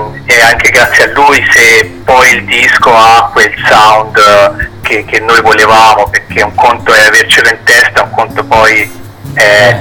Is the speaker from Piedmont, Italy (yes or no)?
no; Pisa, Tuscany, Italy; noi siamo di Pisa